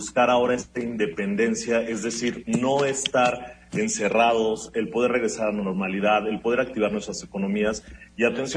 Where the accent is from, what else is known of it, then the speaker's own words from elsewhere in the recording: Mexico; esta parte que contagiamos como mexicanos